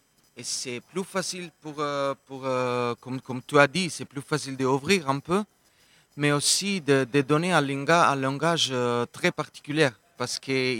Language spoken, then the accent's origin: French; Italy; French is a second language; now in Switzerland; Je suis italien